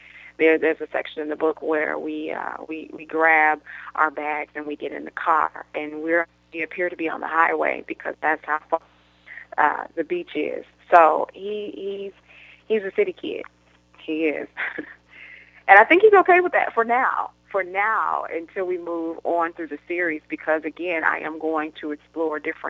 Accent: Detroit, Michigan, United States; now in Texas, United States; Home is Michigan. Home is Detroit, Michigan.

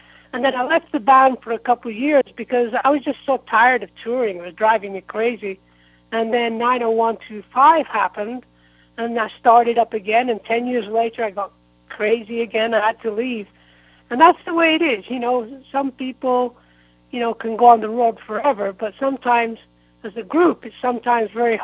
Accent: North West England, United Kingdom; I'm from just the north of Manchester.

